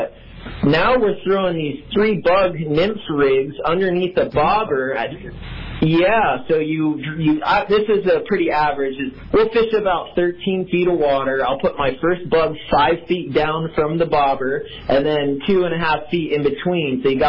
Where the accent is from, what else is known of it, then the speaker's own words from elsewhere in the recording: Florida, United States; I grew up in Florida fishing for snook, redfish, trout, other species.